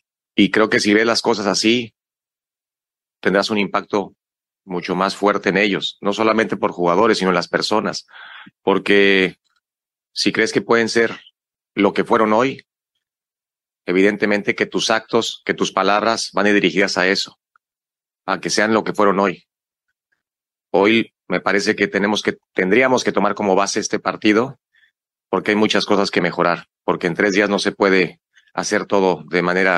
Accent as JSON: {"language": "Spanish", "country": "Mexico", "said": "Al final somos mexicanos y es una buena ventaja conocernos"}